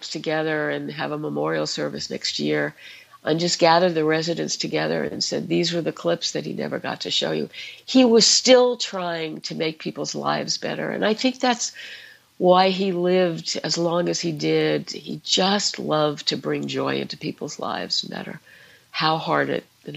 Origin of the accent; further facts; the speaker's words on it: Bronx, New York, United States; I could easily get back to talking like I talked in the Bronx